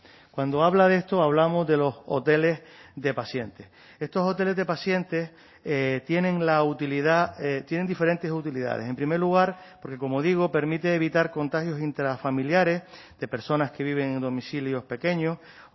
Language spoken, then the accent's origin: Spanish; Canary Islands, Spain; usted y yo somos de Gran Canaria, conocemos bien aquello